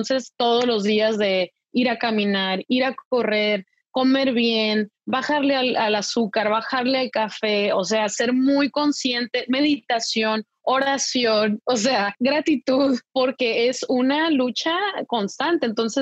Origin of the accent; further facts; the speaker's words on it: Mexico; en México, de donde yo soy, o en Latinoamérica en sí